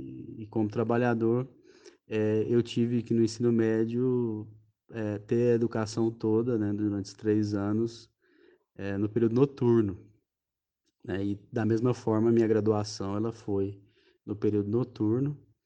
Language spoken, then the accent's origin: Portuguese; Rubiataba, Goiás, Brazil; minha cidade natal, que é a cidade de Rubiataba, pequenininha, fica no noroeste do estado.